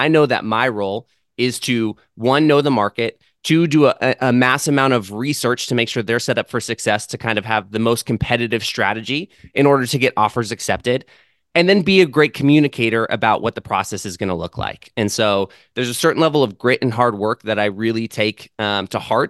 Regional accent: California, United States; So I'm from the San Francisco Bay Area. Grew up in Northern California. Came out to the academy.

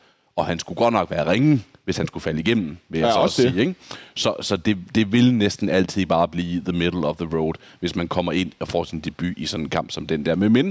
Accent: Vejle, Region of Southern Denmark, Denmark; Altså Vejle, hvor jeg kommer fra

